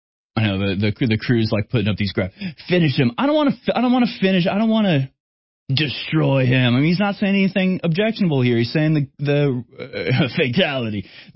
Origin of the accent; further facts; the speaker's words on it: United States; So I think we need to come together as American regular citizens and fight back against them.